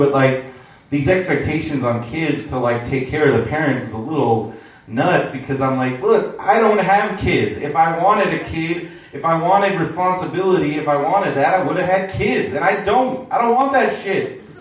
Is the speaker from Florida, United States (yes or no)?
no; San Diego, California, United States; I grew up in San Diego. I've lived in Southern California pretty much my entire life.